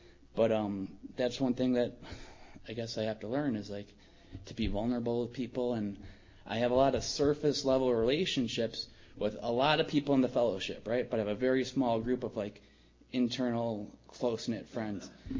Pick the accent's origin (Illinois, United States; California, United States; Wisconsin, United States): Wisconsin, United States; I'm from Wisconsin, and I've been down here about 4 years